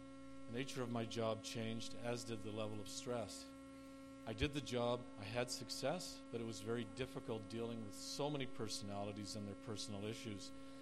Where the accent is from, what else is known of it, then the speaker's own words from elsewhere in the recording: Brampton, Ontario, Canada; born there; I was born in Brampton, Ontario, to the parents of World War II immigrants from Europe. I was raised in a good Christian home.